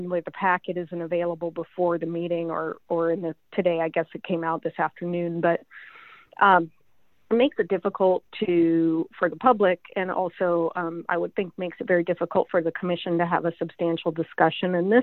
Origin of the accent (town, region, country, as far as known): Black Diamond, Washington, United States; born or raised there; now in Bellevue, United States